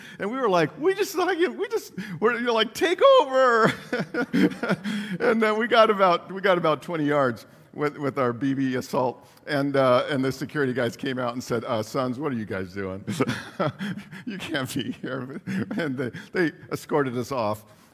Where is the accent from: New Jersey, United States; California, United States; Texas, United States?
California, United States; San Bernardino; He went to this conference at the Arrowhead Springs Hotel in San Bernardino, California, my hometown.